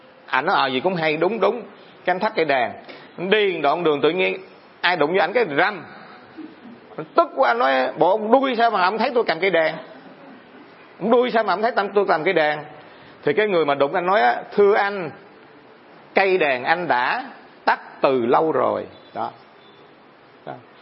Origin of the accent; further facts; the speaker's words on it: Phan Thiet, Bình Thuận, Vietnam; ở chỗ Phan Thiết quê tôi nè